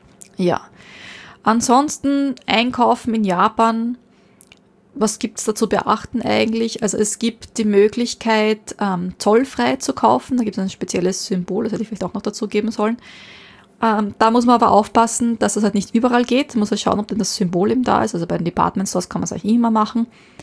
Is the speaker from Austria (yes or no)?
yes; Austria; bei uns in Österreich